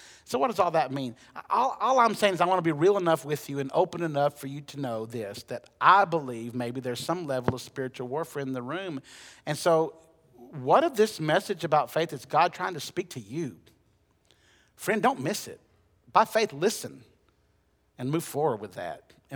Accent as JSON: {"language": "English", "town": "Huntsville", "region": "Alabama", "country": "United States", "tie": "born or raised there", "said": "It's a great hymn that my home church growing up in Huntsville, we used to sing this song a lot."}